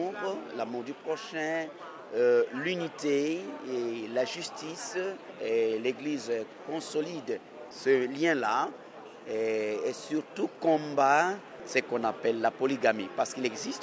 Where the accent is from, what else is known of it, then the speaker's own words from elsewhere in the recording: DR Congo; je viens de la République démocratique du Congo.